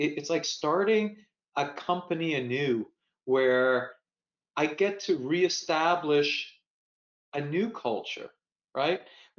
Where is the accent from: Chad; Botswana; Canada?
Canada; So I'm a Canadian, but with a lot of American friends.